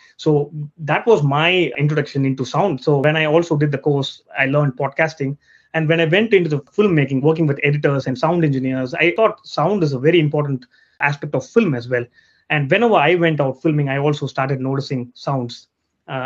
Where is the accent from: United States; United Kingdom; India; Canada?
India; South India; moved away as an adult; now in New Zealand; So I'm originally from India, South India, and then I came to New Zealand to study.